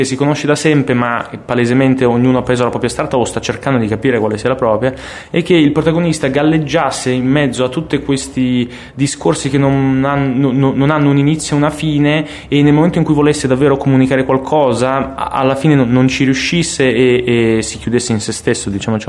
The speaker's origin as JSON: {"language": "Italian", "town": "Milan", "region": "Lombardy", "country": "Italy", "tie": "born or raised there", "said": "Io sono di Milano, voglio raccontare le stesse dinamiche però in un ambiente urbano, che è quello della città in cui sono cresciuto"}